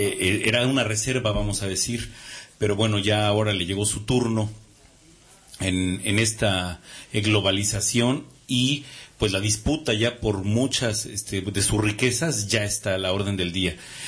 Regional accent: Chiapas, Mexico; Vengo del estado de Chiapas

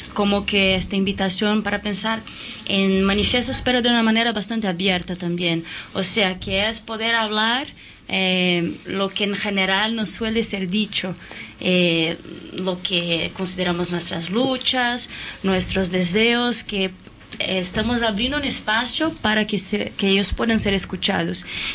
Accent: Brazil; Hola, buenas tardes … de Brasil.

